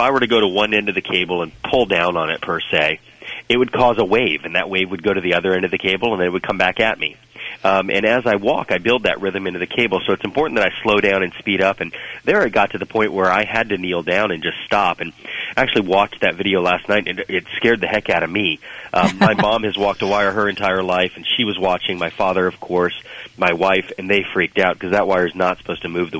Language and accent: English; Sarasota, Florida, United States; during my training in my hometown of Sarasota, Florida, I trained with winds speeds of 91 miles per hour.